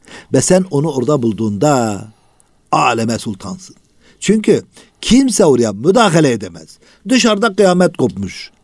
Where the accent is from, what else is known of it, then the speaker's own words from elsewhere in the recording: İslahiye, Gaziantep, Turkey; He, İslahiye.